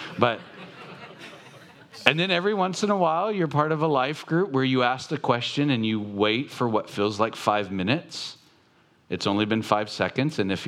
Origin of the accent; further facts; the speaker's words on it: Long Beach, California, United States; I'm from Long Beach. I'm from the ghetto.